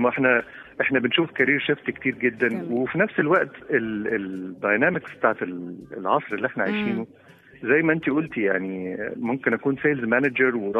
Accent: Egypt; زي عندنا في مصر ويخش الكلية قد يفشل.

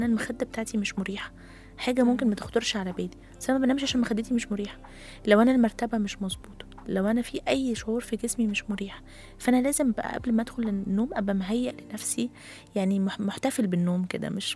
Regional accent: Egypt; خدي بالك برضو احنا كمصريين اغلبنا نمط حياتنا صعب

